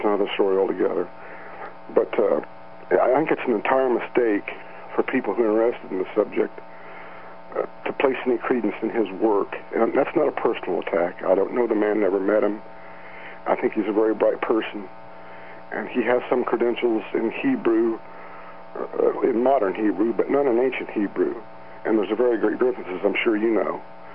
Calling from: Indiana, United States; from Indiana.

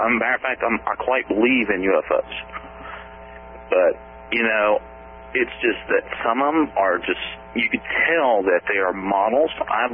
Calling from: Roanoke, Virginia, United States; Hi, Kevin. … in Roanoke, Virginia.

